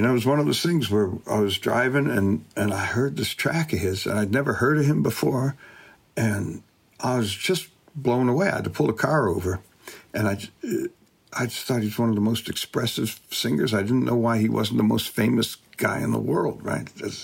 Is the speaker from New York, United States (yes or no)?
no; Detroit, Michigan, United States; Well, I'm from Detroit, so … played at my high school